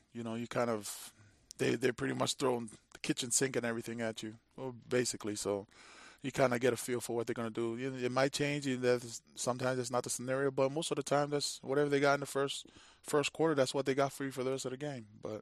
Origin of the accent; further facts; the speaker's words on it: Hawaii, United States; moved away; because growing up in Hawaii is always breezy and it's cool. I moved out to East Coast.